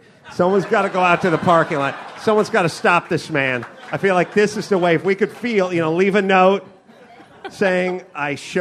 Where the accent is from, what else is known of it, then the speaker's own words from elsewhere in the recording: North Hollywood, California, United States; Listen, I'm from North Hollywood. We had the North Hollywood bank robbery.